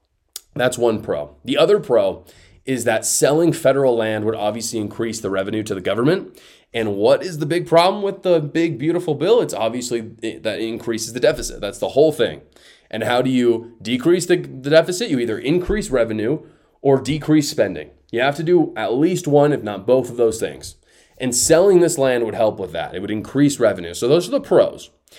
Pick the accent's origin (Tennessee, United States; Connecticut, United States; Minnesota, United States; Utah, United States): Utah, United States; most of it is in Utah, my home state